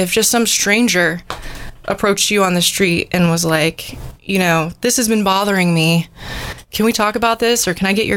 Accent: the South, United States; you know, I'm from the South. There are a lot more Black people living in the South.

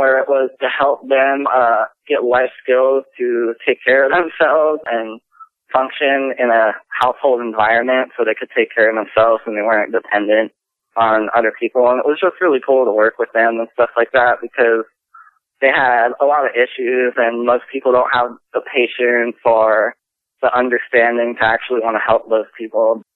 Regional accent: Pennsylvania, United States; born there; also born or lived in New Jersey / Florida / Los Angeles / Chico; I was born in Pennsylvania and then lived in New Jersey and then lived in Florida and then lived in LA area and then live in Chico and then Rancho Cucamonga and Eureka and Arcata area was a big part of my life for a while.

